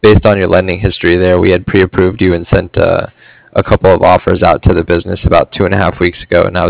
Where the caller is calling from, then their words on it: Cardiff, Wales, United Kingdom; I'm calling from Cardiff.